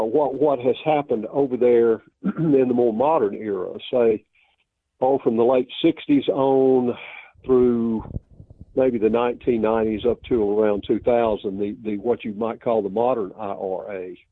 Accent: Alabama, United States; I said, no, I'm not a Yank either. I'm from Alabama.

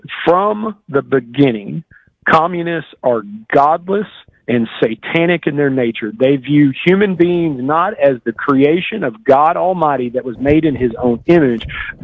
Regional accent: Atlanta, Georgia, United States; Down in my hometown of Atlanta

